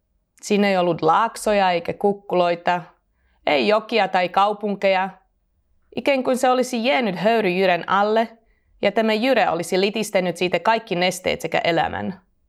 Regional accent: Slovakia; Finnish is a second language; now in Finland; Olen alun perin Slovakiasta ja edelleenkin julkaisen myös slovakiksi, mutta pääosin suomeksi.

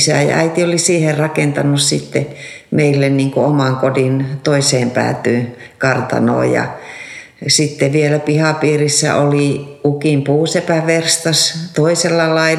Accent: Raahe, North Ostrobothnia, Finland; Mä oon Raahesta merenrannalta, pikkukaupungista kotoisin.

